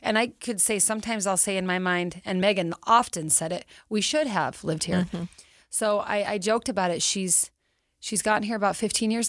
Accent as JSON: {"language": "English", "region": "Utah", "country": "United States", "said": "he's from Arizona, I'm from Utah."}